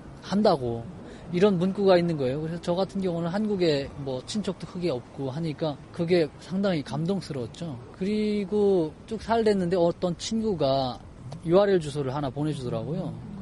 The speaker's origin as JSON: {"language": "Korean", "country": "North Korea", "moved": "yes", "lives_now": "South Korea", "said": "북한에서 왔기 때문에"}